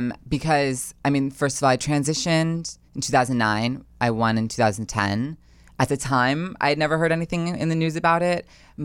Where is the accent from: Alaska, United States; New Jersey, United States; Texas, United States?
New Jersey, United States; I grew up in a wonderful town in northern New Jersey